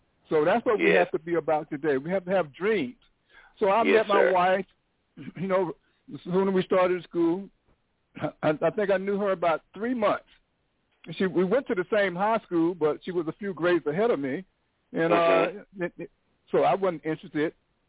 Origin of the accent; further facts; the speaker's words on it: Auburn, Alabama, United States; also born or lived in Tuskegee; I was born in Tuskegee, but I wasn't from Tuskegee. I was from a small town called Auburn, Alabama, maybe about 12 miles northeast of Tuskegee, most of a Caucasian town.